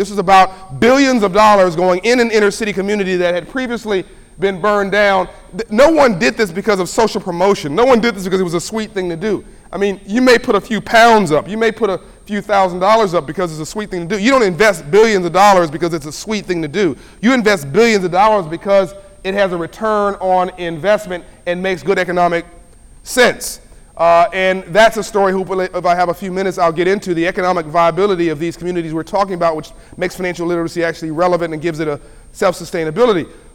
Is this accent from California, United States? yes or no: yes; Compton, California, United States; I grew up in a challenged neighborhood. I grew up in Compton, California, South Central LA. I'm very proud of it.